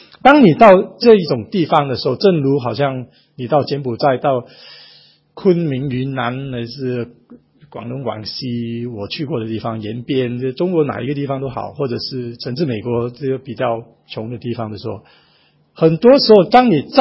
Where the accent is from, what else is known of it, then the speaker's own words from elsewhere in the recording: Singapore; 那我们新加坡人是笨笨的